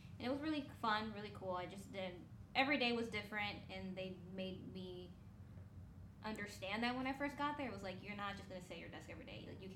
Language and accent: English; Connecticut, United States; And I worked with Collins Aerospace back in my hometown in Connecticut, and I was doing optical manufacturing for them.